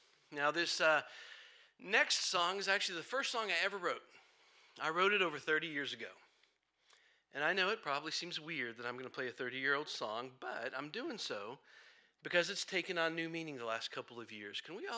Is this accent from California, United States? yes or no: no; Johnson City, Tennessee, United States; I come from Johnson City, Tennessee.